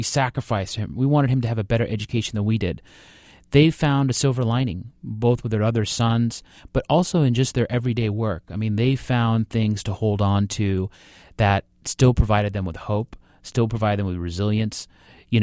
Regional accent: Washington, United States; a lot of parents here, you know, that I grew up with in Eastern Washington

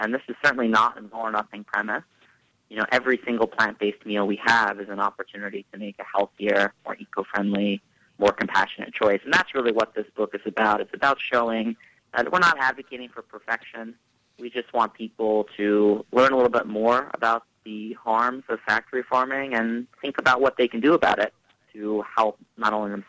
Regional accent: Staten Island, New York, United States; I mean, look, I grew up in Staten Island, New York.

